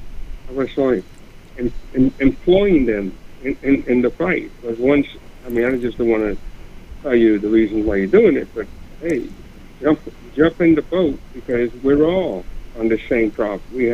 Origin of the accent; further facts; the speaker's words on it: New York, United States; now in Virginia, United States; Yes, sir. I'm a New Yorker. I grew up there.